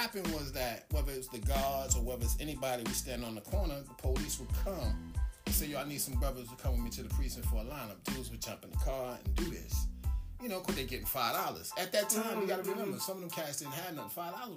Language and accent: English; United States; Romeo's Jamaican, I'm American, Black.